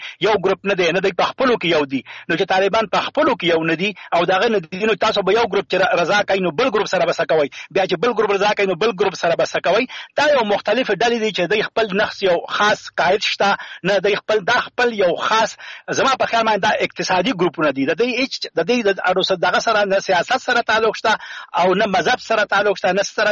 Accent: Afghanistan; زه خپل ملک بولم، زه به کی بی کی کې یم، خو زه افغان یم او زه پښتون یم.

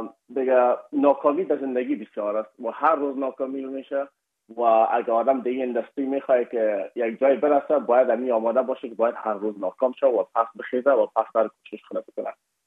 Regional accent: Afghanistan; بخصوص ما از افغانستان هستیم، یکم اک لهجه و فرق داشت.

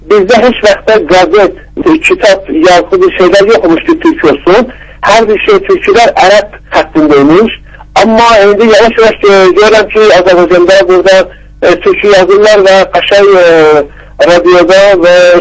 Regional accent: Tehran, Tehran Province, Iran; moved away as an adult; also born or lived in Zanjan; now in Baku, Azerbaijan; Mən bir də İranda, Zəlyanda anadan gəlibmişəm, amma Tehranda böyümüşəm. Avropa və Amerikada da təhsil eləmişəm. İndi də 4-5 ay məqabaq gəlib Bakıda.

